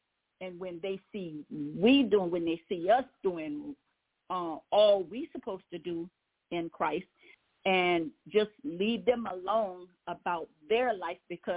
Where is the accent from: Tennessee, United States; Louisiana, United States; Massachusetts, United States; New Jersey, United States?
Louisiana, United States; and I'm from Louisiana, and then we went to Alexandria.